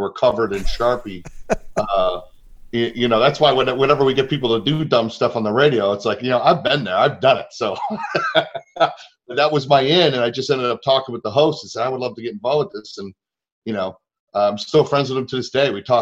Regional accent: Syracuse, New York, United States; Even though I'm from Syracuse, you know, they hear the state New York, they think the city

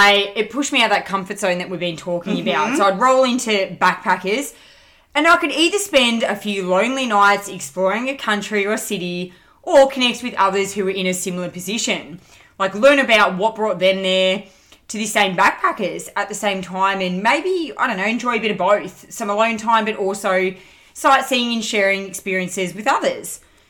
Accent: Melbourne, Victoria, Australia; what I'm like when I'm back in Melbourne in my hometown.

